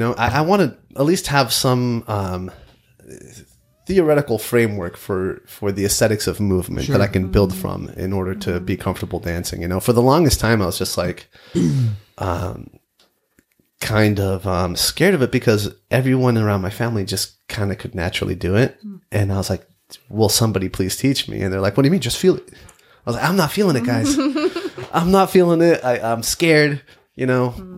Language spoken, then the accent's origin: English; San Diego, California, United States; I'm from San Diego.